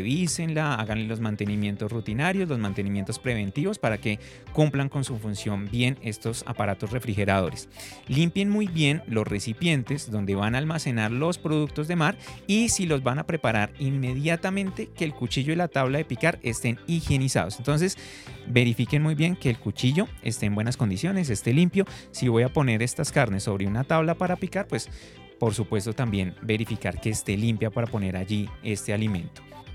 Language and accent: Spanish; Colombia; nosotros como colombianos y acá en Bogotá tenemos mucho